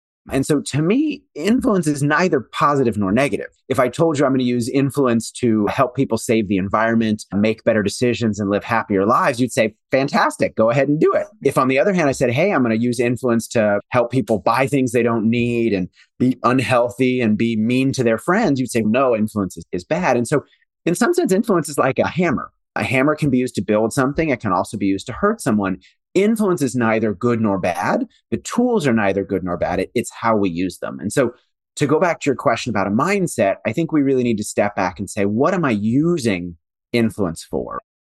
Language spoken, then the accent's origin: English; Washington, D.C. area, United States; I grew up in Washington, D.C., or I should say right outside of Washington, D.C. Was born in Washington, D.C., but grew up right side of Washington, D.C.